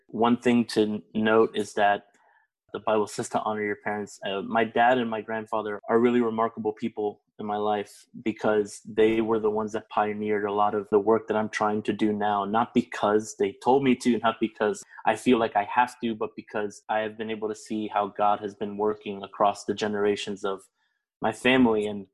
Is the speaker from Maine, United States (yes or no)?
no; South Miami, Florida, United States; the reason that I talked about how it was growing up in South Miami, Florida, is because here it was everything different.